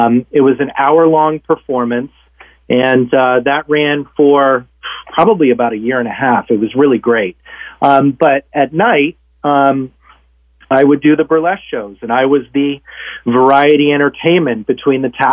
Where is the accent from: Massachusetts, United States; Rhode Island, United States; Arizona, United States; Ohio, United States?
Rhode Island, United States; I was born and raised in Rhode Island.